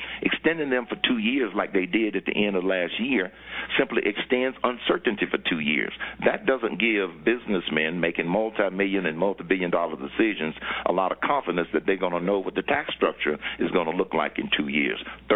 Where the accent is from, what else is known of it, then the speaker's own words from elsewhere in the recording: Atlanta, Georgia, United States; I grew up in Atlanta, Georgia, where I also graduated from Morehouse College, 1967.